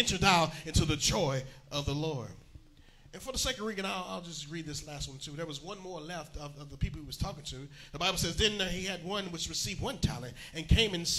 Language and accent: English; Louisville, Kentucky, United States; A friend of the family there, a former pastor's son, back growing up in Louisville, Kentucky.